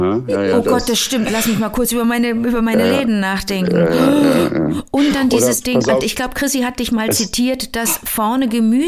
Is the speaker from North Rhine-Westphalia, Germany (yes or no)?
yes; Cologne, North Rhine-Westphalia, Germany; ich drehe gerade in München und bin aber eigentlich Kölnerin